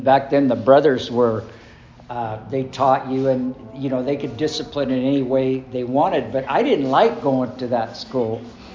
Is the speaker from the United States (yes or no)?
yes; Sacramento, California, United States; But while I was growing up, it was kind of a little bizarre. We're growing up in Sacramento.